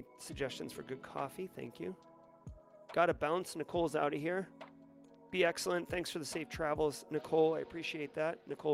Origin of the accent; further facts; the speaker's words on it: New England, United States; I grew up in New England, so like I was like basically force-fed Dunks.